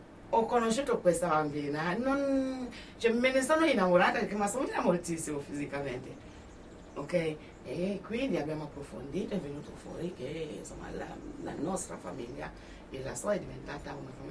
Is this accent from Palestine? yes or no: no; Cameroon; io vengo dal Camerun